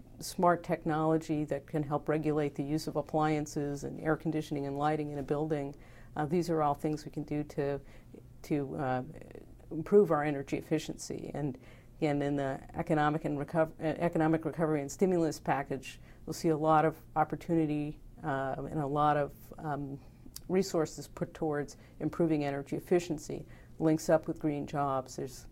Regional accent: California, United States; And I'm from California, and we just voted for high-speed rail

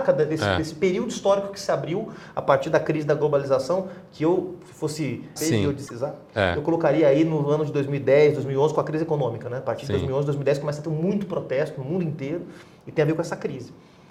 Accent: Porto Alegre, Rio Grande do Sul, Brazil; eu sou de Porto Alegre, então Porto Alegre foi, digamos, um laboratório de experiências de um ciclo participacionista

